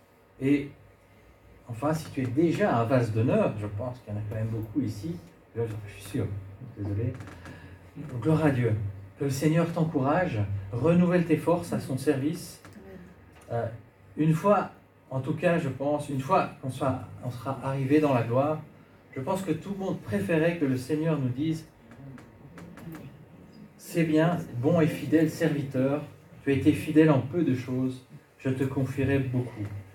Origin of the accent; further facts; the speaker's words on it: Romandy, Switzerland; moi, je viens de Suisse romande, hein, vers Genève.